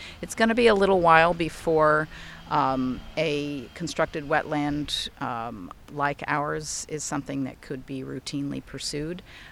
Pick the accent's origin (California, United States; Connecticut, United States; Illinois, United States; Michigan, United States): Connecticut, United States; Cos Cob; I grew up in Connecticut. My dad commuted to the city, and my mother's...